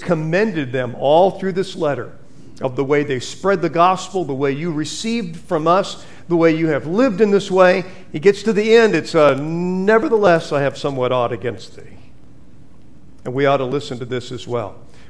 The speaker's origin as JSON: {"language": "English", "country": "United States", "said": "I'm all for being an American, okay?"}